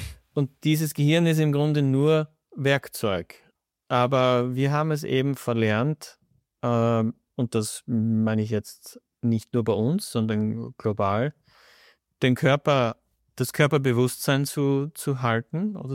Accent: Styria, Austria; Ja, zumindest bei uns in der Steiermark ist es schon so ein bisschen.

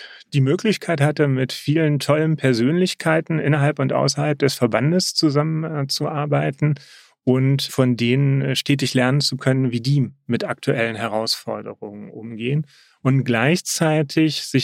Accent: Hesse, Germany; born there; Gebürtig komme ich aus Nordhessen.

